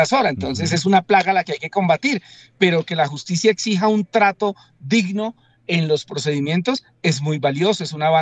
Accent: Colombia; el cóndor es muy icónico para nosotros como nacionales colombianos.

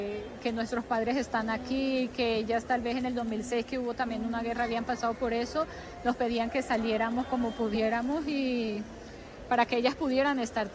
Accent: Bucaramanga, Santander, Colombia; also born or lived in Beirut, Lebanon; Mi papá es libanés, mi mamá es de Bucaramanga, es colombiana, ella es de La Guajira, pero yo nací en Bucaramanga y vivimos en Bucaramanga, crecí en Bucaramanga.

